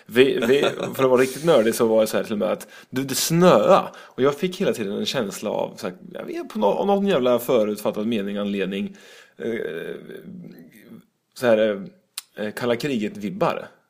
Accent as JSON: {"language": "Swedish", "country": "Sweden", "said": "det är så jävla konstigt att man typ som svensk när man kommer utomlands här"}